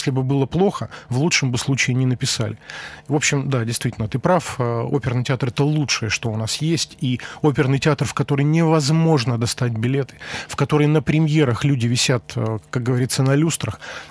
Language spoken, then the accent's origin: Russian; Ufa, Bashkortostan, Russia; Приезжай летом, я уже просто как уфимец говорю, приезжай летом и непременно, значит, надо съездить в Черниковку, это один из районов Уфы